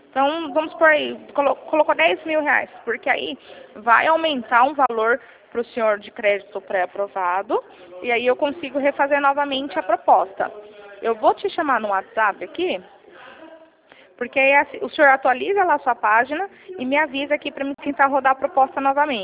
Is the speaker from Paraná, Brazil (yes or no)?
no; São Paulo, Brazil; Sou de São Paulo.